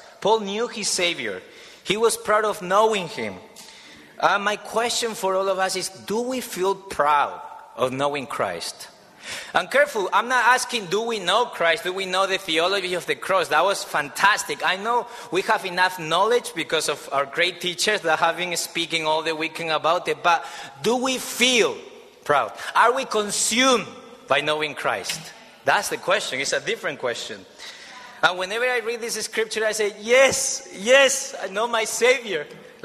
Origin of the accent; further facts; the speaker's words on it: Madrid, Community of Madrid, Spain; from Madrid, Spain, and I'm not sorry.